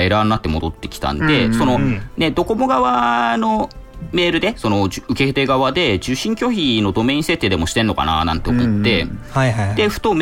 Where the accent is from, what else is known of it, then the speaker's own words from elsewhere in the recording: Fukushima, Japan; 僕はい、福島出身なので